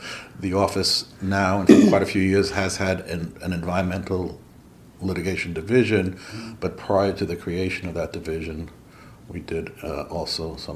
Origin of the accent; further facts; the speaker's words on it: Queens, New York, United States; Not too far away from where I live right now, in Queens, in the Kew Gardens areas of Queens.